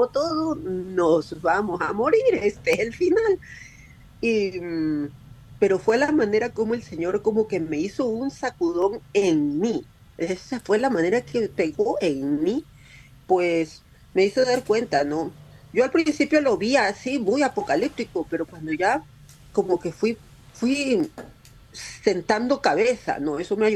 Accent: Ecuador; moved away as an adult; Aquí ya había dejado toda mi familia en Ecuador, solo me vine con mi esposo y mi hijita.

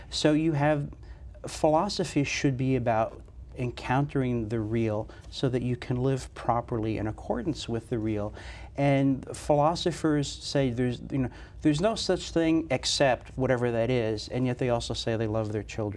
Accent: New Jersey, United States; New Jersey.

